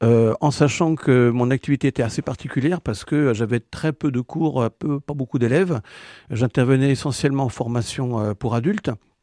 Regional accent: Auvergne-Rhône-Alpes, France; J'ai grandi en Haute-Savoie. Ouais. Et comme mon nom l'indique, je suis originaire d'Alsace. Enfin, ma famille était de la frontière allemande côté.

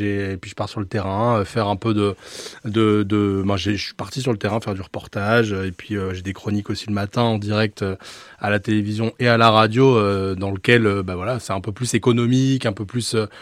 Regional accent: Paris, Île-de-France, France; born there; now in Poitou, France; je suis né à Paris, j'ai fait mes études. Mon père était travaillé à l'université Paris 13. Il a été muté à Paul Sabatier à Toulouse, donc j'ai suivi. On a habité dans le Gers parce que Toulouse c'était très cher et très compliqué.

